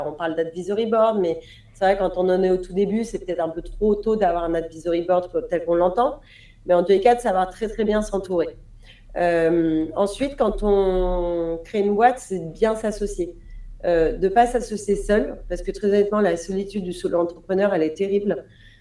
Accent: Paris, Île-de-France, France; je suis parisienne donc j'ai un biais.

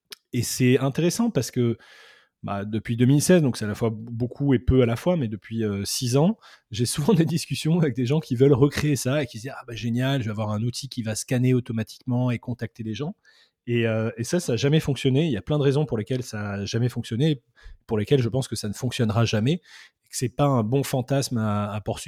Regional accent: Bordeaux, Nouvelle-Aquitaine, France; also born or lived in Madagascar / Paris; Moi, je suis bordelais d'origine. J'ai grandi à Bordeaux. J'ai passé une partie de mon enfance à l'étranger, à Madagascar. Et puis ensuite, j'ai fait des études, j'ai étudié à Paris.

